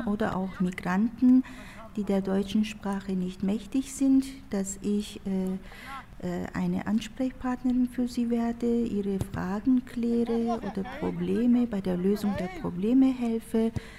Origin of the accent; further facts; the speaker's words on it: Turkey; now in Germany; ich komme aus der Türkei. Ich bin alevitische Kurdin und lebe schon seit fast 38 Jahren hier in Deutschland.